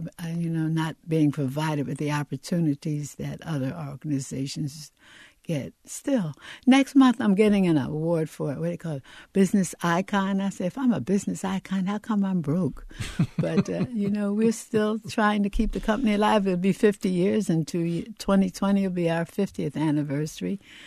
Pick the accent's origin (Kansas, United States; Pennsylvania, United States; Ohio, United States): Pennsylvania, United States; Philadelphia; Because he's from Philly, I'm from Philly, the company's headquartered in Philly